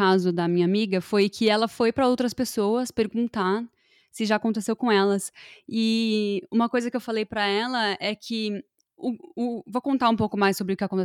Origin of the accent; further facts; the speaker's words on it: Brazil; Ainda mais do país que eu, da onde eu sou, do Brasil.